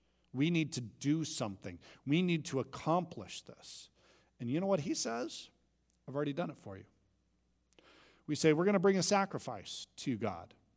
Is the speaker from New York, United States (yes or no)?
no; California, United States; also born or lived in St. Louis / Arizona; I sometimes wonder why I'm in Southern California. I can track how I got here, growing up in Northern California, going to school at Concordia Irvine, then going to St. Louis, and then going to Arizona